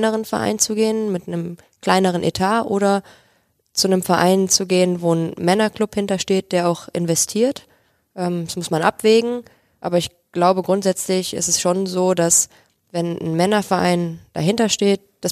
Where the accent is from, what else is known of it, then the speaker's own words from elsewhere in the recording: Essen, North Rhine-Westphalia, Germany; ich komme zum Beispiel aus Essen